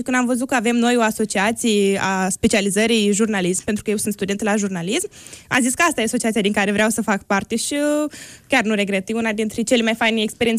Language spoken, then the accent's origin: Romanian; Soroca, Soroca District, Moldova; Eu sunt din Republica Moldova și în orașul de unde sunt eu, din Soroca, era organizații de tineret, asociații, consilii ale tinerilor